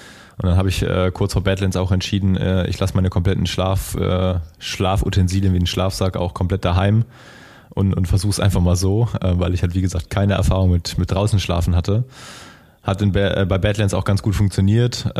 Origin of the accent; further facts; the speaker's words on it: Kassel, Hesse, Germany; born there; Genau, also ich bin in Kassel geboren im Jahr 1989, sprich ich bin jetzt inzwischen 33 Jahre alt